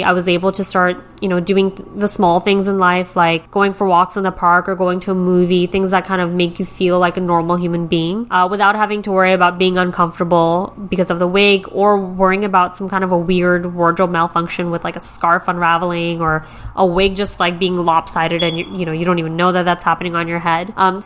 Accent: New York City, New York, United States; Growing up in New York City, I always loved to take in all the fashion in the city

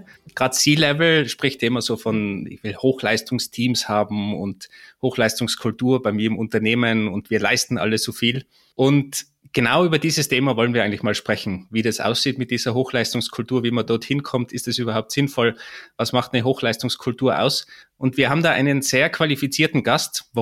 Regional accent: Innsbruck, Tyrol, Austria; Ich komme ja aus Innsbruck

